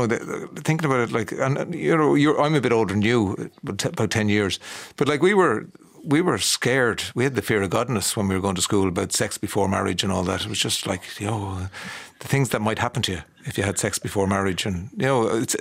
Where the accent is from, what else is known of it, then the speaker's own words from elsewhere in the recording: Bessborough, Munster, Ireland; born there; I'm 50 years of age. I was born in Bessborough, like PJ.